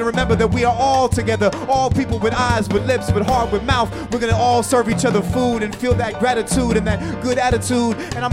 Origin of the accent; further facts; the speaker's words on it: New York City, New York, United States; I'm very proud to have grown up in New York City. Because when I grew up in New York City, I was surrounded by people of all cultures, all backgrounds.